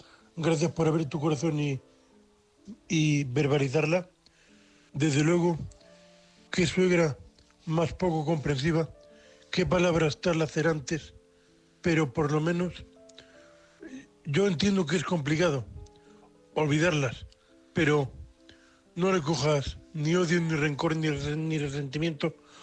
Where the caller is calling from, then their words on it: Murcia, Region of Murcia, Spain; de Murcia, vuestro amigo invidente.